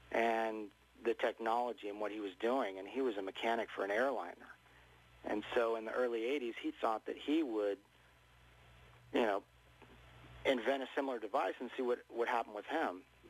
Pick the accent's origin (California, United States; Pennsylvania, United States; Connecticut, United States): California, United States; Turlock; that's Turlock, California, which is my hometown